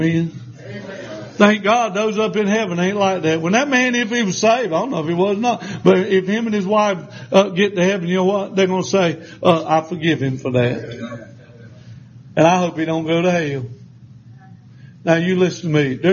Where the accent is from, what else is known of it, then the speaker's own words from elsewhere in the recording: Lancaster, United States; I said, my goodness, you live in Lancaster? I grew up in Lancaster.